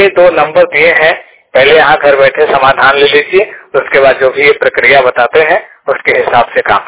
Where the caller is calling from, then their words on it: Uttar Pradesh, India; जिला मिर्जापुर उत्तर प्रदेश से बात कर रहा हूँ 100% ब्लाइंड।